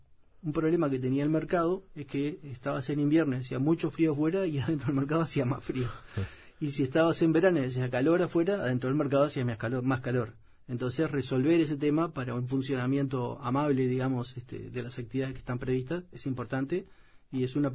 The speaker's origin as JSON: {"language": "Spanish", "country": "Uruguay", "said": "¿Qué somos los uruguayos?"}